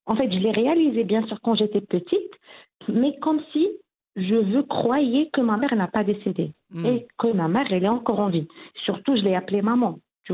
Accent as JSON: {"language": "French", "town": "Figuig", "region": "Oriental", "country": "Morocco", "also_born_or_lived": "Kenitra", "said": "on était obligés de déménager chez nous à Figik."}